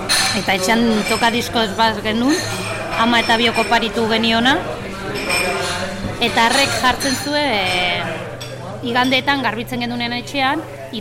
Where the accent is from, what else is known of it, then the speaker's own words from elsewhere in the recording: Barakaldo, Basque Country, Spain; born there; 80ko hamarkadako barakaldo gris horretan jaio nintzen ni.